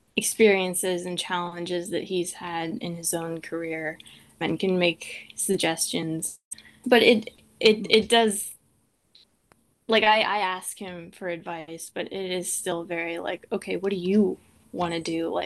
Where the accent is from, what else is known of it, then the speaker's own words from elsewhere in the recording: Nova Scotia, Canada; I grew up in Nova Scotia.